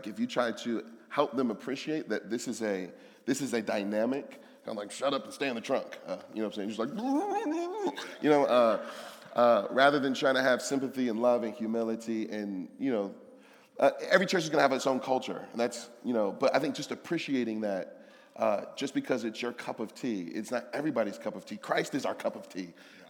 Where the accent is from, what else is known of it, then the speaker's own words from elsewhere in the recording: Detroit, Michigan, United States; I grew up in Detroit, so I don't do the country music thing.